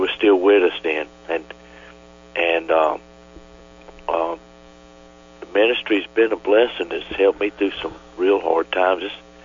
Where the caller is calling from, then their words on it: Garner, North Carolina, United States; I'm calling from a itty bitty town called Garner outside of Raleigh in North Carolina.